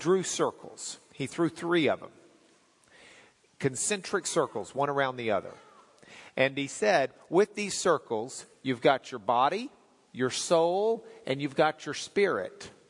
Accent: Lubbock, Texas, United States; When I was growing up in Lubbock, I was in high school.

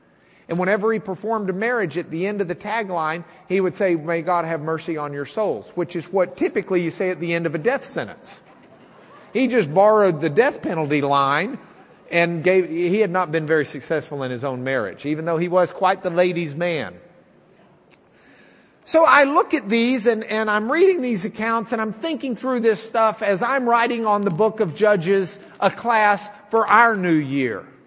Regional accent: Lubbock, Texas, United States; And I'm from Lubbock, Texas, and New Mexico is basically a suburb of Lubbock, Texas.

